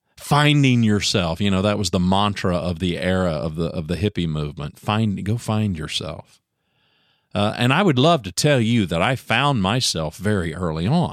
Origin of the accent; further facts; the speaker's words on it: Louisiana, United States; also born or lived in Ada, Oklahoma; I'm from Oklahoma. Born in the same town as … by the way, Ada, Oklahoma. Moved away when I was just a kid. And really, I would have to tell you, grew up mostly in Louisiana.